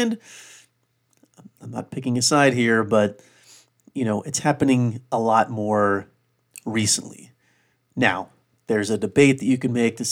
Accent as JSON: {"language": "English", "region": "East Coast", "country": "United States", "tie": "born or raised there", "said": "growing up in the East Coast, I can tell you, for any LA listeners that are listening to this"}